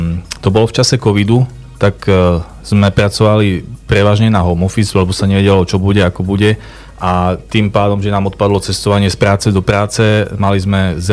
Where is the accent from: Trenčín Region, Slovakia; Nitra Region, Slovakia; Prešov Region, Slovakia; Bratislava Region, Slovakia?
Prešov Region, Slovakia; Medzilaborce; moved away as an adult; also born or lived in Prague; Ja v podstate pochádzam priamo z Medzilaboriec. Tam som sa narodil, vyrastal a po gymnáziu som odišiel v roku 2004 už do Prahy na vysokú školu